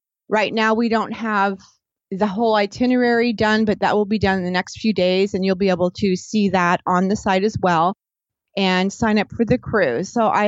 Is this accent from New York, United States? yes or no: no; Pennsylvania, United States; Now, we grew up in Pennsylvania, so we were used to seeing that every year.